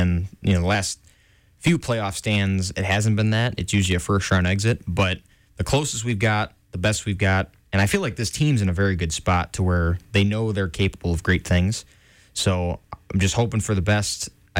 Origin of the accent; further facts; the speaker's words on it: Wisconsin, United States; even though they're out of Milwaukee and even though they're out of, you know, my home state